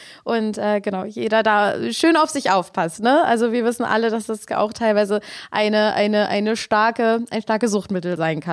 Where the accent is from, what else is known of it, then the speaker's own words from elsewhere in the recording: Berlin, Germany; Ich identifiziere mich, solange ich denken kann, immer eher als Berlinerin.